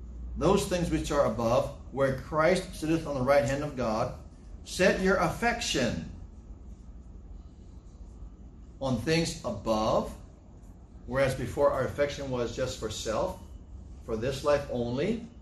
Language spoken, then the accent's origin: English; Hawaii, United States; You understand, because I'm Hawaiian. I take my time.